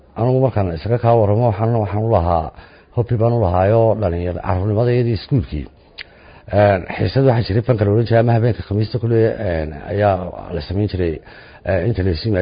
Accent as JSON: {"language": "Somali", "town": "Hargeisa", "region": "Woqooyi Galbeed", "country": "Somalia", "tie": "born there", "said": "waxaan ku dhashay magaalada Hargeysa waxaan dhashay sanadkii 1960"}